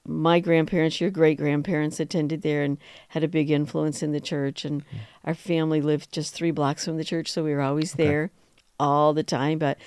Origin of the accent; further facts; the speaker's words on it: Vestal, New York, United States; I grew up in Vesto, New York, in a little section called Ross